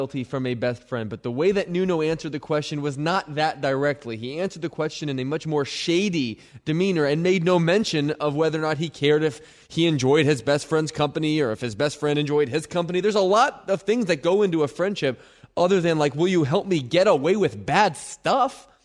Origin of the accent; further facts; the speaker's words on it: Philadelphia, Pennsylvania, United States; I'm from Philadelphia.